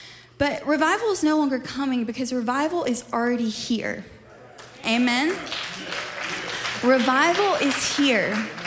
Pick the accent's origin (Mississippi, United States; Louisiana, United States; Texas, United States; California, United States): Mississippi, United States; I'm from Mississippi.